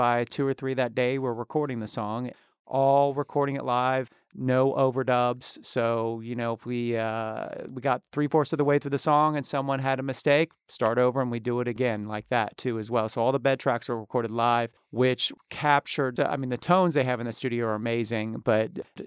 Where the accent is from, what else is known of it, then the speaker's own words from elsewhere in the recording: Cincinnati, Ohio, United States; And the fact that I was from Cincinnati and had that Ohio funk thing